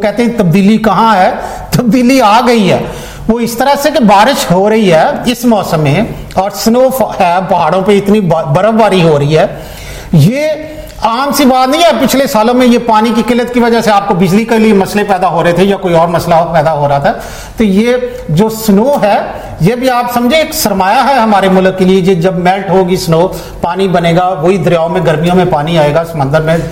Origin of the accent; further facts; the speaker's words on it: Lahore, Punjab, Pakistan; جب ہم چھوٹے تھے یا پیچھے سے آج سے 15 سال 10 سال پیچھے لے جائیں, تو وہ جو ہمارے علاقے میں لاہور میں جس علاقے میں ہم رہتے تھے